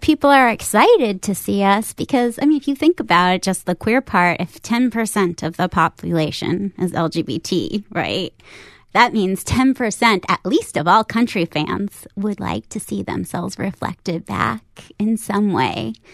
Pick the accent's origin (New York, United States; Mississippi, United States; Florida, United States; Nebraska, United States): New York, United States; Manhattan; I grew up in Manhattan. I'm Jewish. I'm queer.